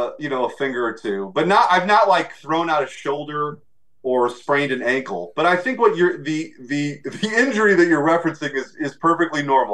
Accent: United States; I sure hope so as an American.

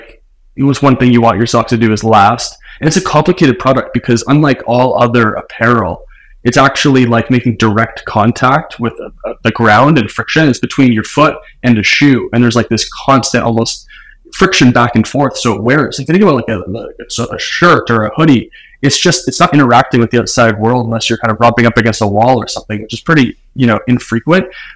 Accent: Toronto, Ontario, Canada; now in Victoria, Canada; Live in Victoria, BC for the past 10 years, but originally from the Toronto area. So good old Canadian boy.

